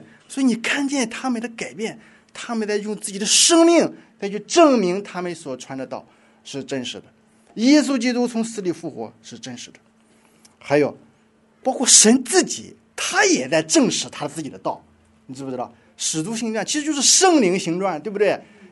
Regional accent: Shandong, China; 我们山东人情有独钟，对儿子，在家不生儿子，这不行啊，必须生儿子

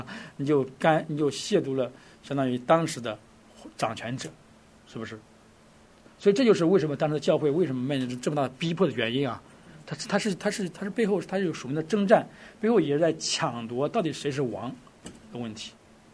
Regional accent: China; 我们作为中国人啊，当然我们有中国的这个民族

